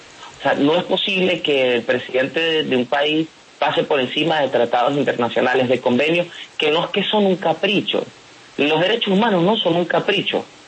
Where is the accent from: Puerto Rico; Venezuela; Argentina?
Venezuela; San Cristóbal, Táchira; born there; Yo nací en la frontera colombo-venezolana. Yo soy nacido en San Cristóbal, estado Táchira.